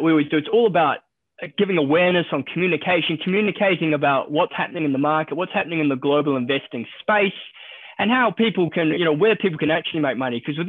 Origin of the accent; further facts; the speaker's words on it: New Zealand; now in Australia; you can probably tell from my accent, originally from New Zealand, so not from here. Worked overseas a lot before I came here, almost made it back home, but not quite, washed up in Australia